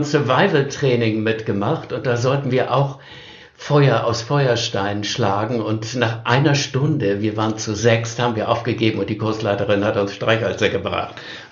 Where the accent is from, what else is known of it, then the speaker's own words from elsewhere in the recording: Northern Germany, Germany; ich als Norddeutscher